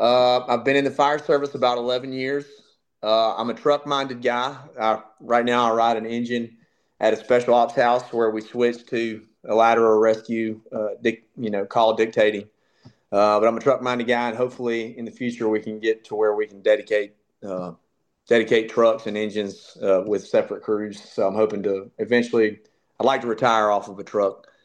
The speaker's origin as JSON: {"language": "English", "town": "Lexington", "region": "North Carolina", "country": "United States", "tie": "born or raised there", "said": "I grew up in Lexington, North Carolina, barbecue capital of the USA, and went to UNC Charlotte, and studied criminal justice."}